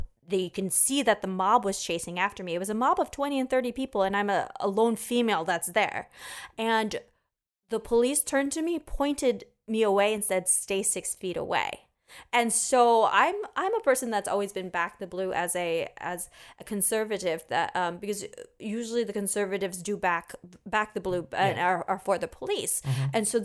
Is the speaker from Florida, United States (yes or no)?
yes; Florida, United States; also born or lived in New York; I lived in New York for about 9 years, and I grew up mainly in Florida.